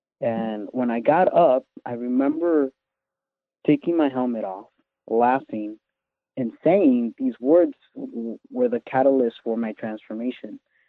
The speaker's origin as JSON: {"language": "English", "town": "Los Angeles", "region": "California", "country": "United States", "tie": "born there", "said": "I'm 39 years old. I was born in East LA, born in 1977 in a female body."}